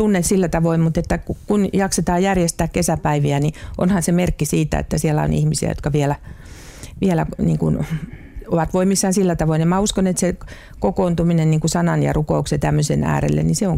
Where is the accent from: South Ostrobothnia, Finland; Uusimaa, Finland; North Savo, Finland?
Uusimaa, Finland; Helsinki; kun olen sieltä Oulunkylästä kotoisin ja ollut siellä 60-luvun puolivälissä